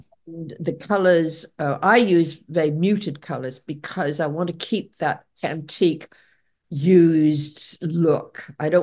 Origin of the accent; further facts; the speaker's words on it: England, United Kingdom; when I was growing up in England, ballet was really big.